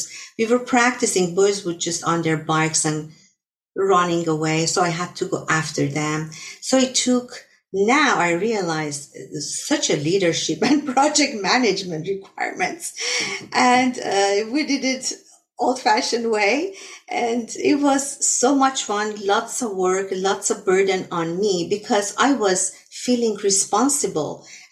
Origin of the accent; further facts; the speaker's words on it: Tehran, Tehran Province, Iran; English is a second language; of course Armenian from Iran, so I'm an Armenian and Farsi interpreter. My nationality is Armenian, and I was born and raised in Tehran, Iran.